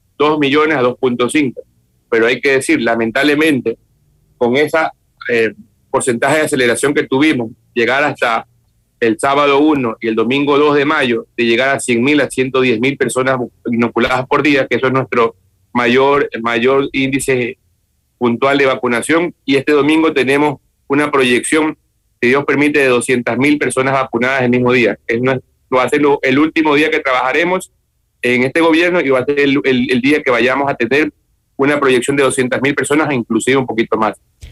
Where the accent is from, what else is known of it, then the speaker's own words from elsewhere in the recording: Ecuador; en nuestra raza, que somos ecuatorianos